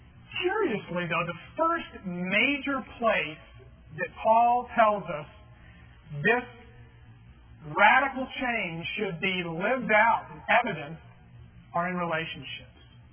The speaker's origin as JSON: {"language": "English", "town": "El Paso", "region": "Texas", "country": "United States", "tie": "born or raised there", "said": "Now, you know, we grew up in El Paso. El Paso, it's that city, you know, way out west, 800 miles, basically, from here"}